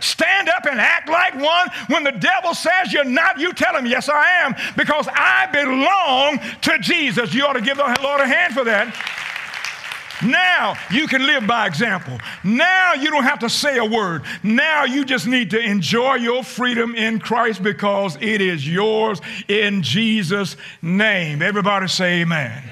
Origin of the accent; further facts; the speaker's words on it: Virginia, United States; born there; Charlotte Courthouse, Virginia. Charlotte Courthouse, right? It's in Charlotte County. I was born in Charlotte County.